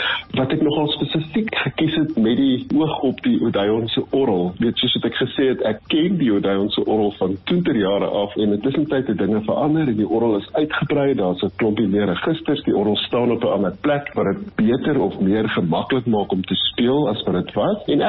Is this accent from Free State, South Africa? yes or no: yes; Bloemfontein, Free State, South Africa; moved away; Ek bly nie op die oomblik in Suid-Afrika nie, maar ek kom van Bloemfontein af en ek het gestudeer in die Vrystaat Universiteit.